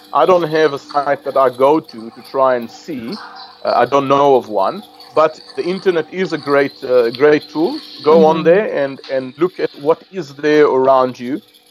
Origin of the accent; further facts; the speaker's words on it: Israel; But it started when I was 16, and I left my home. Growing up on a kibbutz, you leave your parents' home at 16 and you live on your